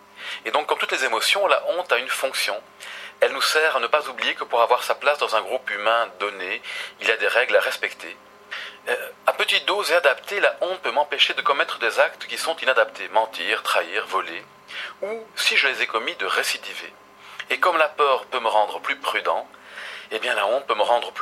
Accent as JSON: {"language": "French", "country": "Belgium", "accent": "Belgian", "said": "Moi avec mon accent belge à Paris, je peux en avoir honte."}